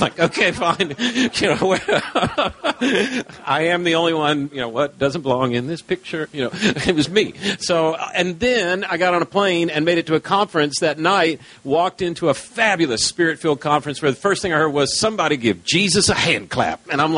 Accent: Houston, Texas, United States; I'm from Houston, Texas, and I am admittedly a recovering pastor.

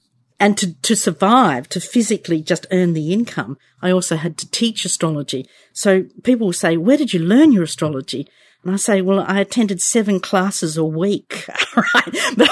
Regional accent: Australia; now in United Kingdom; Yeah, well, I'm Australian. You can tell from my accent. I've been living here in the UK for about 15, 16 years now.

